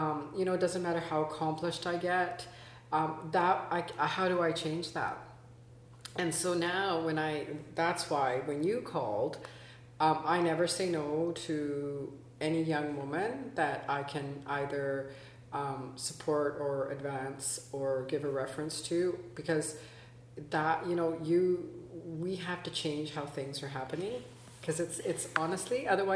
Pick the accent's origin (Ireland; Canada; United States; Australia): Canada; I define myself as Canadian. I've always lived like that.